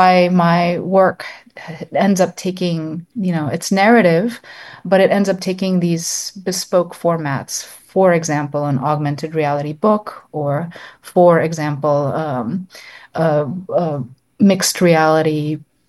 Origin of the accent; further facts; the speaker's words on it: Florida, United States; I got a really unusually high level education in mathematics when I was growing up in South Florida.